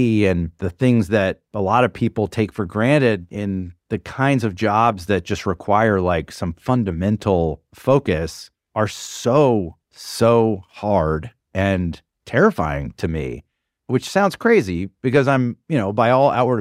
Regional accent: the South, United States; now in New York, United States; I grew up in the South. I grew up in an environment where therapy was just like for like either crazy people or wimps.

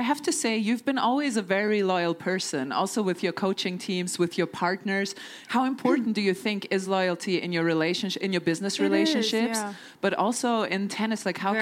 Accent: Germany; I'm European. I'm from Germany.

